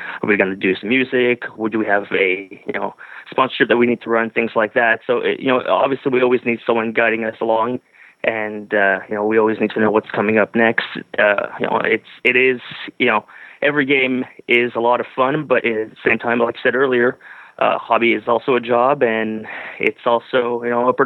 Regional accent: Ottawa, Ontario, Canada; Growing up in Ottawa wasn't very difficult for me.

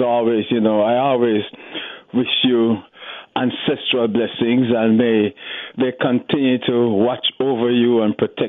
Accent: Jamaica; I am from the Caribbean, Jamaica to be exact. And we were very much a part of the anti-apartheid struggle from Michael Manley days and so forth.

